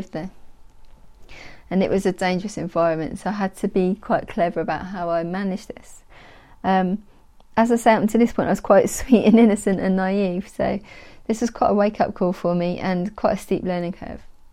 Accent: Great Yarmouth, East of England, United Kingdom; born there; I was born in Great Yarmouth many years ago, and you know, that could in some people's eyes be a challenge in itself. It's quite a deprived area

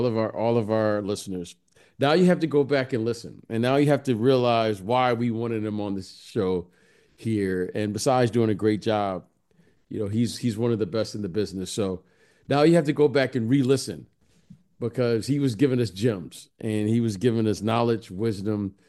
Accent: Detroit, Michigan, United States; we grew up together in Detroit.

